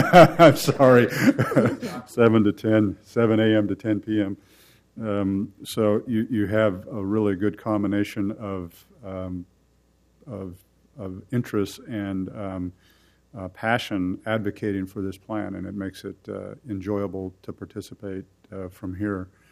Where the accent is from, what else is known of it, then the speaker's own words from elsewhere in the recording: Portland, Oregon, United States; when somebody says, where are we from? We're from Northeast Portland, whether we live in Oregon or not